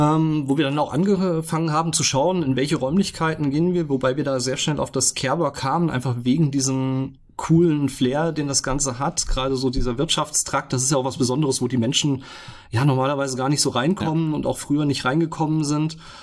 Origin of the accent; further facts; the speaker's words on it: Heimbach, Hesse, Germany; Ich bin gebürtiger Fulderer, ja. Ich komme aus Heimbach und bin dort auch aufgewachsen und habe da die meiste Zeit meines Lebens verbracht, außer ein paar Jahre, die ich im Studium war.